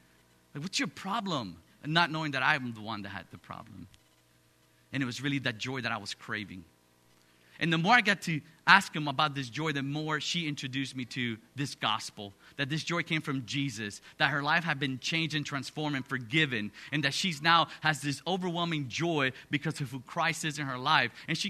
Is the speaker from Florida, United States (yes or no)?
yes; Miami, Florida, United States; also born or lived in Dominican Republic; I was born in the Dominican Republic, raised in Miami, Florida.